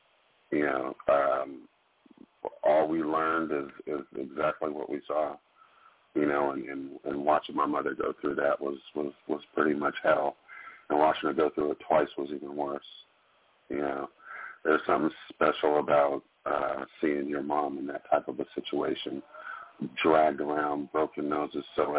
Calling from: California, United States; I'm calling from California.

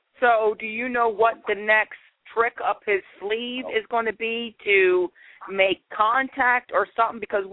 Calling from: Philadelphia, Pennsylvania, United States; I'm calling from Philadelphia, PA.

